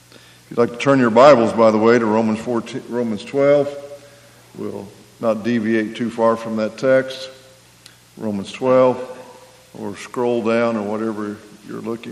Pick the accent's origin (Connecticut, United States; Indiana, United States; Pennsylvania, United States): Indiana, United States; Williams; I was encouraged by the elders where I grew up in Williams, Indiana, a small group just outside of Bedford to do some speaking.